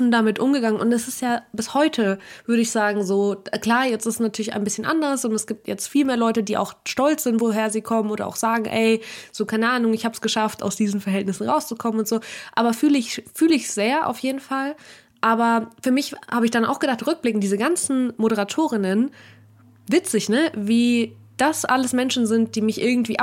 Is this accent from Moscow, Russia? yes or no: no; Saint Petersburg, Russia; ich mache auch rhythmische Sportgymnastik, ich komme auch aus St. Petersburg.